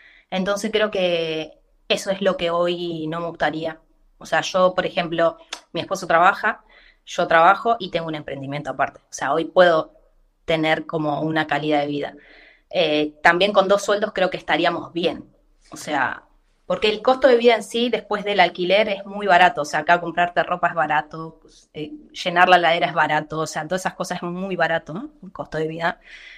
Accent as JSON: {"language": "Spanish", "town": "Rosario", "region": "Santa Fe", "country": "Argentina", "moved": "yes", "said": "O sea, yo que vengo de Rosario, te digo, o sea, hablo particularmente de Rosario"}